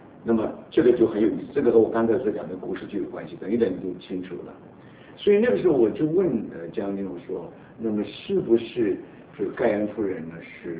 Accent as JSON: {"language": "Chinese", "country": "Taiwan", "tie": "born or raised there", "lives_now": "United States", "said": "因为我是从台湾长大的"}